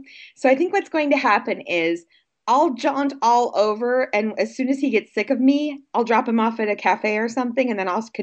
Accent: Portage Lakes, Ohio, United States; The suburbs, but I was raised in Akron, Ohio, and or near Akron, Ohio, in a small community called the Portage Lakes.

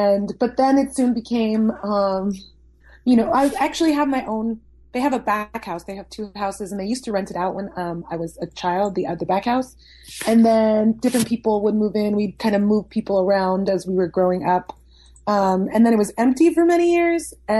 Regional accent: Los Angeles, California, United States; SoCal. I was born in LA, and I grew up in San Gabriel Valley, which is a suburb of Los Angeles.

